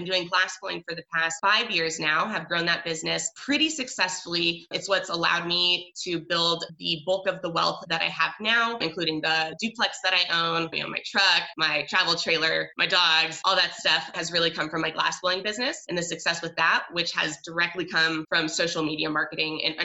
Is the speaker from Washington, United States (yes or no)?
yes; Seattle, Washington, United States; now in Spokane, United States; currently live in Spokane, Washington, so I didn't go too far away, but spent most of my childhood growing up in Seattle